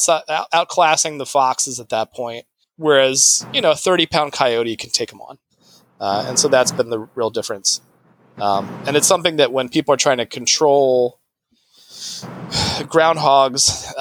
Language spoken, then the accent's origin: English; Ohio, United States; I grew up in Central Ohio, and I think of you'd see a bunch of them, like wherever you went.